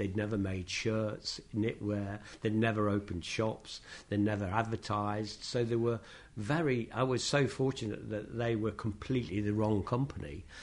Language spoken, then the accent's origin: English; United Kingdom; he selected one from Italy, one from France, and one from Britain, and I was the one from Britain.